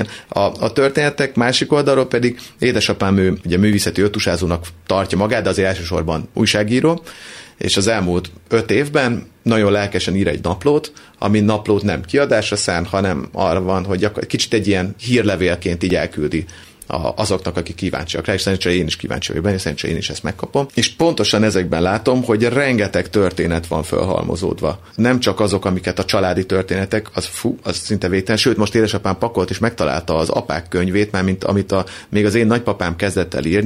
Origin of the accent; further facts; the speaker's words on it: Vojvodina, Serbia; Igen, a Vajdaságból jöttünk, de aztán kiderült, hogy igazából Makó mellől származunk